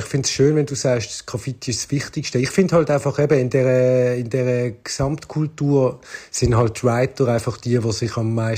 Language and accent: German; Switzerland; als Schweizer MC in Dialekt